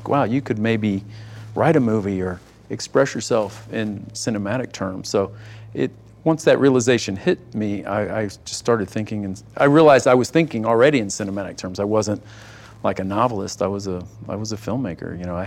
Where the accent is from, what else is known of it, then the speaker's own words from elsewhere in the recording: Texas, United States; I grew up in East Texas, where we had, it was like the Last Picture Show. We had one theater, one screen, and a new movie would open every Friday.